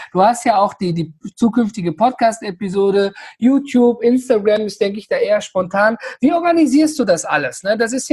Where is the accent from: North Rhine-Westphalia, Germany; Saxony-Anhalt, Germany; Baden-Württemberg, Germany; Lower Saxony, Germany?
North Rhine-Westphalia, Germany; wir kommen hier aus dem Ruhrgebiet und Rheinland drumherum